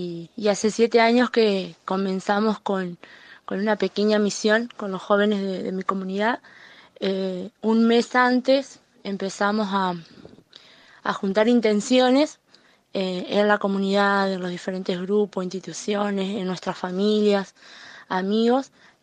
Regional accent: Concepción del Uruguay, Entre Ríos, Argentina; de Concepción del Uruguay, Entre Ríos. Participo en una comunidad de la diócesis de Gualeguaychú

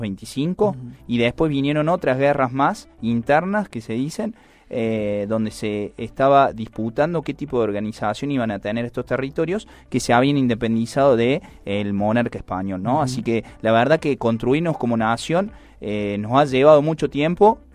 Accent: Argentina; nos distingue o nos identifica como argentinos

